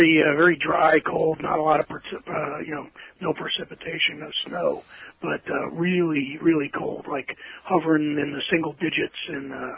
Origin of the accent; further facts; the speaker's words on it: Brooklyn, New York, United States; Born and raised in New York City, Brooklyn, New York, and went to school upstate New York in the in the land of lake effect snow